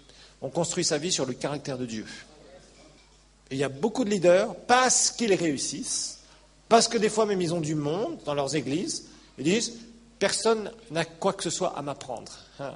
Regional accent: France; j'ai été élevé en France

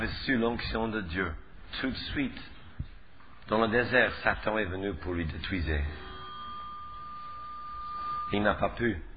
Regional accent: Switzerland; accent: Swiss; now in Paris, France; On a vraiment besoin de vous à Paris. Parce que moi, j'ai un accent suisse et les Parisiens se moquent de moi.

